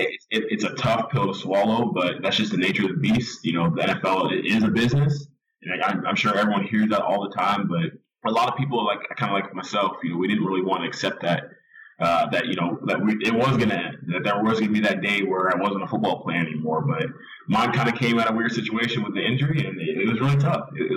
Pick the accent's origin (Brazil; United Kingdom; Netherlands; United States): United States; Nashville, Tennessee; So I'm from Nashville, Tennessee. I played high school football there